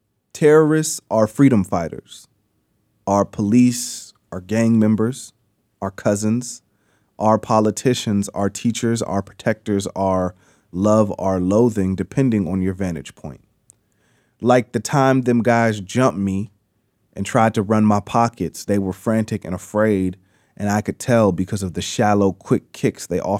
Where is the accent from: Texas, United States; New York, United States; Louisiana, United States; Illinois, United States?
Illinois, United States; Chicago; you say, oh, yeah, I'm from West Pullman. Folks are like, oh, where is that?